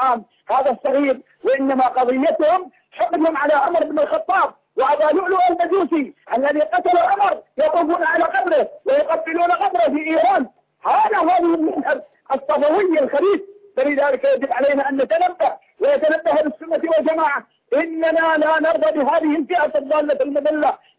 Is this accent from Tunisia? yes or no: no; Bahrain; وإذا قاموا عندنا في البحرين والله يا أستاذ يقومون في البحرين